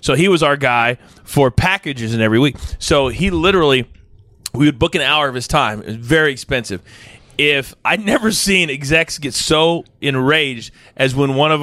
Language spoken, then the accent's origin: English; Midwest, United States; I'm from the Midwest. So I started in Wichita.